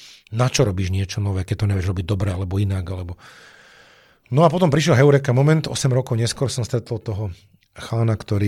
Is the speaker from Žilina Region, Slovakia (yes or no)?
yes; Žilina Region, Slovakia; ja som tu z Liptova